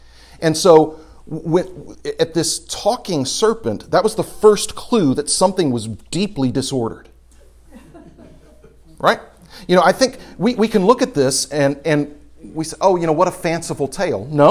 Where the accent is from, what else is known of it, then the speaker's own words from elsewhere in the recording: Houston, Texas, United States; Now, I grew up in Houston, Texas, and so tropical trees grow in Houston, Texas.